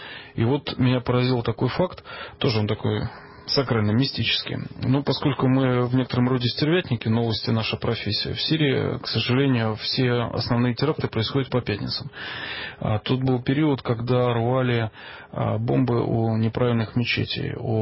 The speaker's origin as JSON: {"language": "Russian", "country": "Russia", "said": "Узнав, что мы из России"}